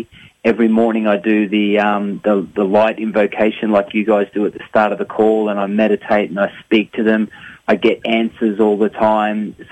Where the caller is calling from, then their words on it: Perth, Western Australia, Australia; I'm calling from Perth in Western Australia.